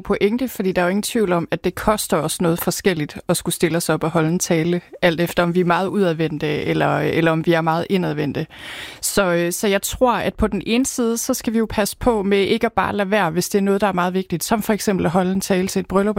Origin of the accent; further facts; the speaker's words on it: North Denmark Region, Denmark; Altså nu er jeg fra Thy, hvor folk ikke er så højt råbende nødvendigvis.